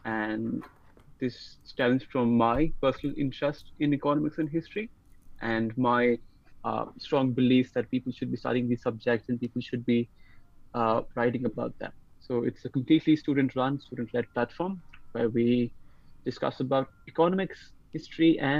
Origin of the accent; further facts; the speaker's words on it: Lucknow, Uttar Pradesh, India; I'm from Lucknow in India. I'm 19 years old.